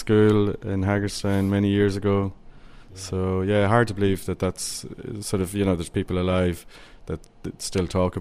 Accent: Dundalk, County Louth, Ireland; my parents grew up in Dundalk, and, you know, I was born in the Louth Hospital here in Dundalk

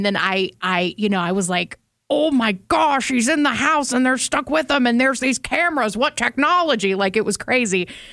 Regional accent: Naples, Florida, United States; also born or lived in Georgia, United States; So growing up, I'm actually from Florida. People think that I'm from Alabama and I'm from Florida. I moved here from Georgia. So some people think I'm from Georgia, but no, I'm from Florida.

